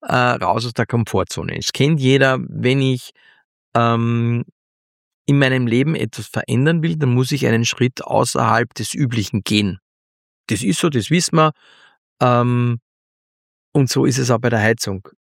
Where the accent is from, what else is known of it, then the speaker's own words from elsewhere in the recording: Austria; bei uns in Österreich